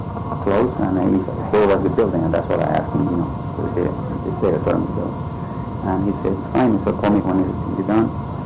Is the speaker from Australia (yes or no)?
no; Bolivia; born there; English is a second language; I was born in Bolivia, South America